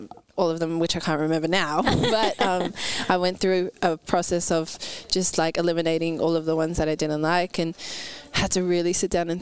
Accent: Granville, New South Wales, Australia; Yeah, I was born and raised in Granville. I live about 5 minutes from here

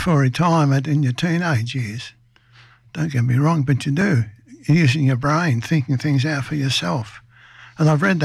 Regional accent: Young, New South Wales, Australia; born there; Because I come from a family of seven. I was born in Young. And we lived on a farm way out west in the middle of nowhere. I was about six and a half when we left the country.

